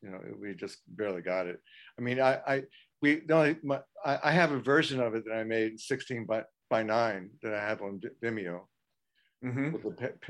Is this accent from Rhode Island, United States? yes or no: no; Baltimore, Maryland, United States; I'm from Baltimore, that's why it's Ocean City.